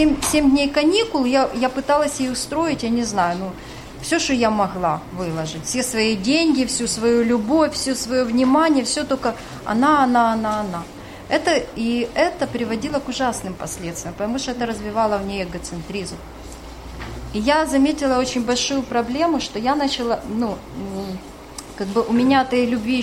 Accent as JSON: {"language": "Russian", "town": "Zhytomyr", "region": "Zhytomyr Oblast", "country": "Ukraine", "lives_now": "Lutsk, Ukraine", "said": "Я сама из Житомира, а переехали жить в город Луцкий."}